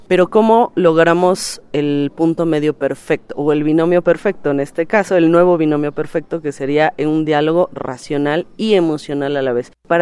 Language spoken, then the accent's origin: Spanish; Mexico; Yo vengo de una cultura, no sé, por ejemplo, soy mexicana